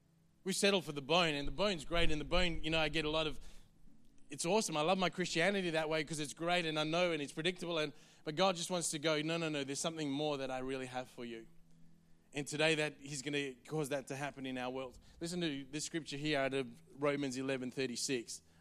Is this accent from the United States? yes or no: no; South Africa; Maybe back in Africa. I don't know. I'm from South Africa.